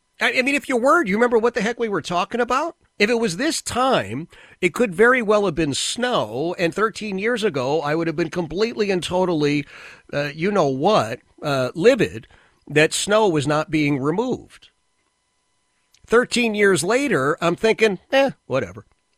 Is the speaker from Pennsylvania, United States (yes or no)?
yes; Philadelphia, Pennsylvania, United States; So as a kid, of course, growing up in Philadelphia, all right, I could deal with a foot of snow.